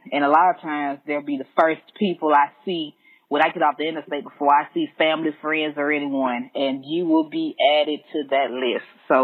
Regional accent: the South, United States; accent: southern; because of my accent with my southern dialect, I just totally mm-hmm. leave that C out.

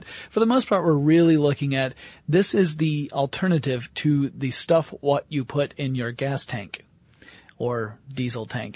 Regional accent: United States; It also will behoove us to mention the fact that Lauren and I come from the United States of America.

